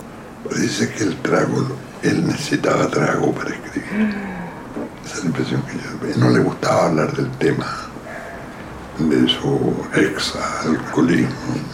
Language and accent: Spanish; Chile; moved away; yo aparecía como subdirector chileno. Eso no les gustó a los nuevos propietarios. Entonces informaron que si yo estaba cuando ellos se hacían cargo, me iban a echar, porque no querían ningún chileno.